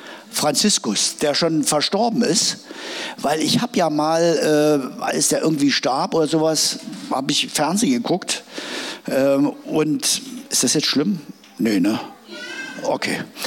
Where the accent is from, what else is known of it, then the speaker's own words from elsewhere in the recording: Saxony, Germany; now in Berlin, Germany; Als ich als Sachse nach Berlin kam, wollte eine Bratwurst kaufen am Stand